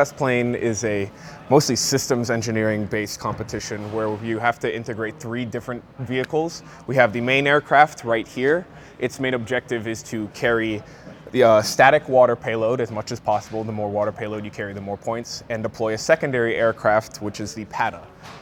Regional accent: New York City, New York, United States; now in Michigan, United States; I'm from New York City originally.

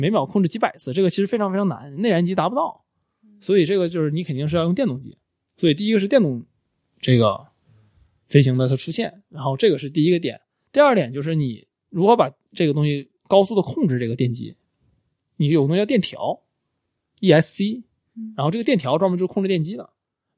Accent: China; 很多东西我们中国说没有这样的博物馆

